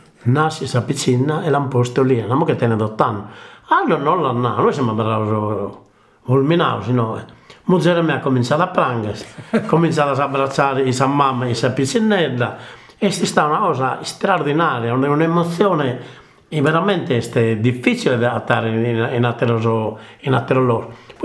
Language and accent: Italian; Sardinia, Italy; E però sono sardo